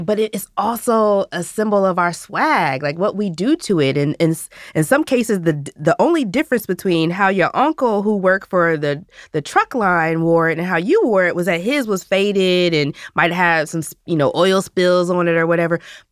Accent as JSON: {"language": "English", "region": "Indiana", "country": "United States", "tie": "born or raised there", "said": "I mean, I grew up in Indiana. But all my family is from the South."}